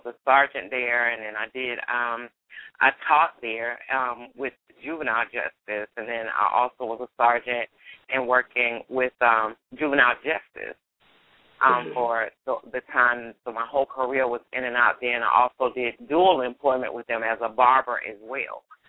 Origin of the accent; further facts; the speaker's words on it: Hampton, South Carolina, United States; born there; also born or lived in New York; I was born in South Carolina, in Hampton, South Carolina, where's a small little town on the outskirts called Early Branch, South Carolina.